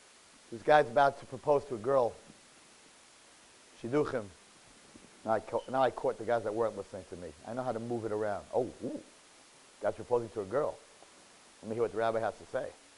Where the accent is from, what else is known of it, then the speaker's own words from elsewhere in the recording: New York, United States; I have to bash you a little bit. I come from New York.